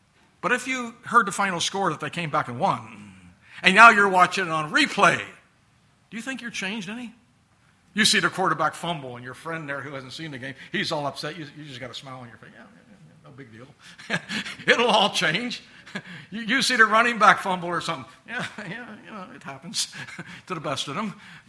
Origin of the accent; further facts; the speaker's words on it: Pittsburgh, Pennsylvania, United States; He likes my hometown team, the Pittsburgh Steelers, man of good taste.